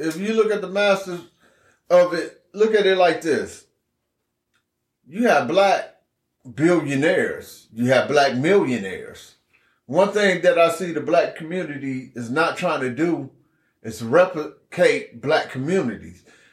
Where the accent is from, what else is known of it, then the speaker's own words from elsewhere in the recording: Greenwood, Mississippi, United States; which I'm from Greenwood, Mississippi. I'm 50 miles from Grenada. And I'm probably about, 20, 30, 40 miles from Jackson.